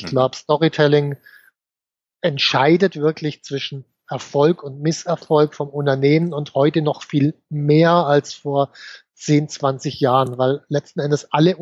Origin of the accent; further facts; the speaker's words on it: Baden-Württemberg, Germany; ich darf das als Schwabe auch sagen, weil ich bin auch Schwabe.